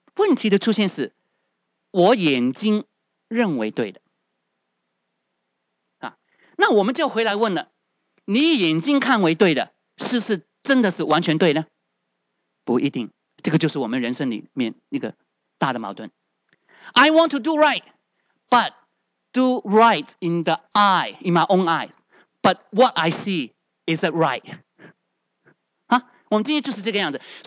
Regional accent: China; 我们中国人去到哪里为什么都可以立根呢？

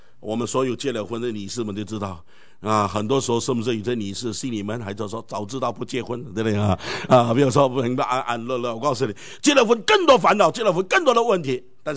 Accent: China; 所以我们中国人呢，在历史里面常常追求的就是这个平静。

